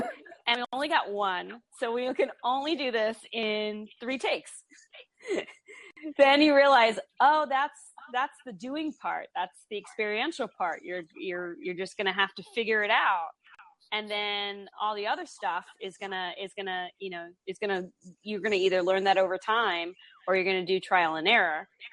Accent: New York City, New York, United States; It's easy, New York. I'm a New Yorker. I need breaks, but I'm a true diehard New Yorker.

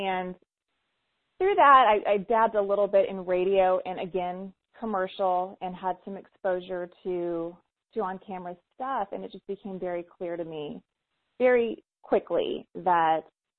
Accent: Marietta, Georgia, United States; And I was born and raised in Marietta, which is right outside of Atlanta.

